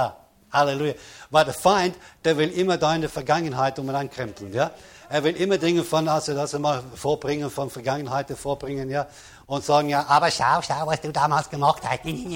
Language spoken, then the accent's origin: German; London, United Kingdom; German is a second language; now in Germany; ich kann ja ohne weiteres nach England, nach London, ich stamme aus London